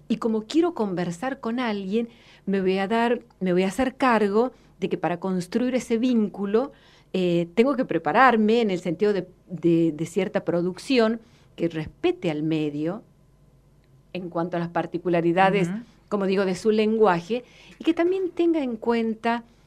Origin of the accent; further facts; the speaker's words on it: Santiago del Estero, Argentina; accent: Santiago del Estero; Entonces, mi tonada santiagueña quedó...